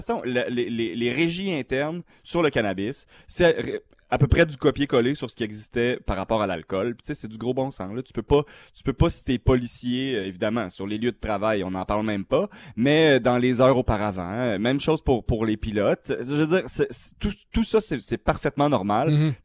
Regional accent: Gatineau, Quebec, Canada; Moi, ça me fait penser, j'ai grandi à Gatineau

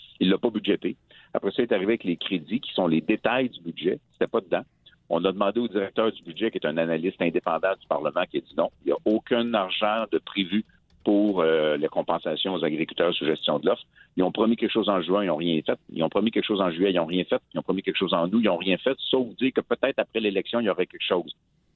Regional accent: Saint-Edmond, Quebec, Canada; moi je viens de Saint-Edmond, fait que comme tout près, j'ai de la famille à Saint-Bonaventure, fait que c'est vraiment tout près de chez moi

